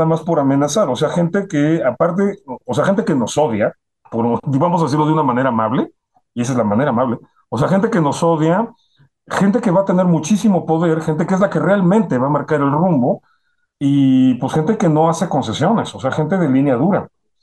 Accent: Mexico; uno como mexicano sabe que esto no es del todo cierto

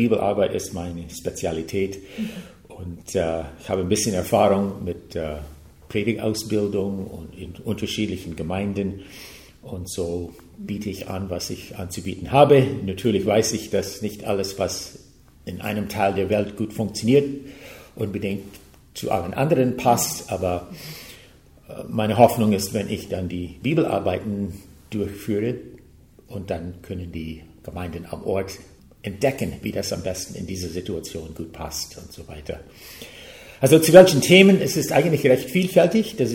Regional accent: Canada; German is a second language; also born or lived in Scotland / Germany; now in United States; Ich wurde in Kanada geboren, bin dort auch aufgewachsen und habe jetzt inzwischen ungefähr so viele Jahre in den USA auch gelebt wie in Kanada. Zusätzlich studierte ich in Schottland 3 Jahre und ich habe auch 2-mal in Deutschland gelebt, insgesamt 5 Jahre.

